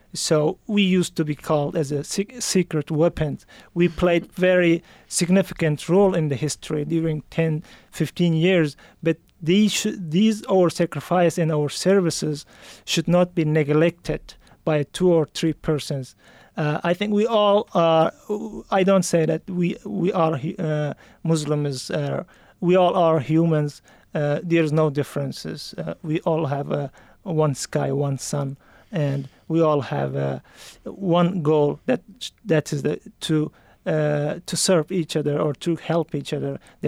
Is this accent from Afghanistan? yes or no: yes; Afghanistan; I am from Afghanistan. I grew up in northern Afghanistan.